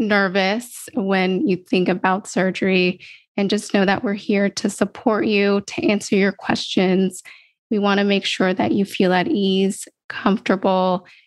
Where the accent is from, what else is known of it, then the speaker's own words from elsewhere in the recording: San Diego, California, United States; I'm a San Diego native. I was born and raised in San Diego. My family's in San Diego.